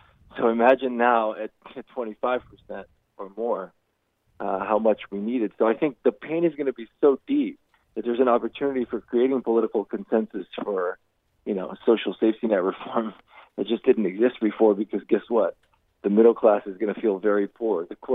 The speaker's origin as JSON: {"language": "English", "region": "Rio de Janeiro", "country": "Brazil", "tie": "born or raised there", "lives_now": "United States", "said": "I grew up in Brazil. I spent 10 years of my childhood in Rio de Janeiro, which is about the most unequal city and country in the world."}